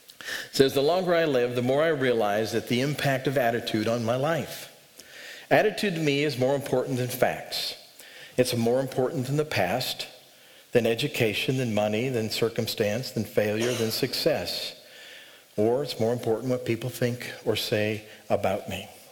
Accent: Montana, United States; I grew up in Montana. I went to school at Montana State University

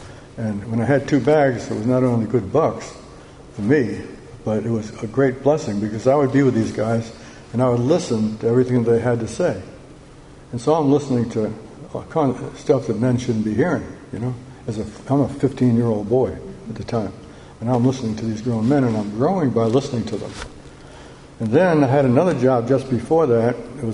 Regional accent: Newport, Rhode Island, United States; I was raised in Newport, Rhode Island, and Newport, Rhode Island is a bedroom community of the rich and the wealthy.

